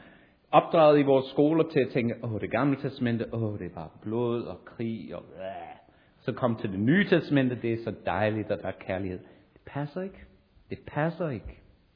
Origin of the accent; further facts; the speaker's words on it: Sri Lanka; der, hvor jeg kommer fra på Sri Lanka